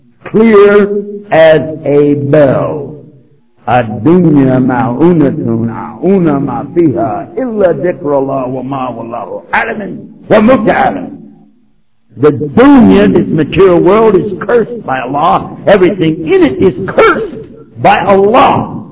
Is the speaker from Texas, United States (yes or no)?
yes; Texas, United States; Let me tell you something. I'm from Texas, okay? And I was born in the night, but I wasn't born last night.